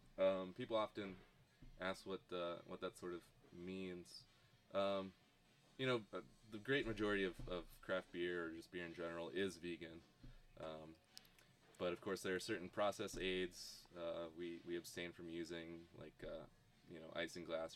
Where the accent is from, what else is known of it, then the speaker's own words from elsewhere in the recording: Pennsylvania, United States; also born or lived in Virginia / Madison, Wisconsin / East Africa; now in Rockford, United States; I'm from Pennsylvania. I've lived in Virginia for half of my life. I've lived in Madison, Wisconsin. I lived in East Africa for 2 years.